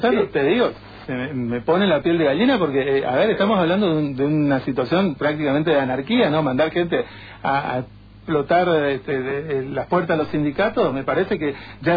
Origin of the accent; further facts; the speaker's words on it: Argentina; como argentinos